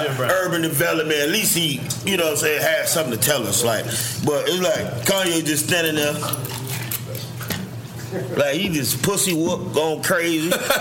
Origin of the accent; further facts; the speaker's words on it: Miami, Florida, United States; I grew up in Miami, so when I hear the word racism, I don't know what that really means.